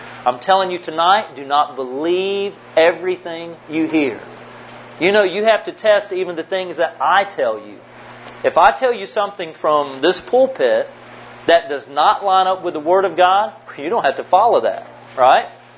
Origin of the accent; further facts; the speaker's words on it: North Carolina, United States; And that's a pretty big statement because I'm from North Carolina. I was born and bred where Pepsi comes from.